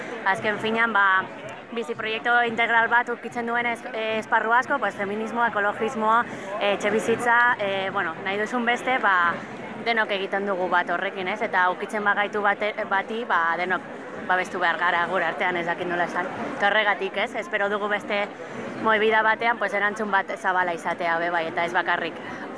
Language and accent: Basque; Vitoria-Gasteiz, Basque Country, Spain; Ba, ni Gasteiztarra naiz.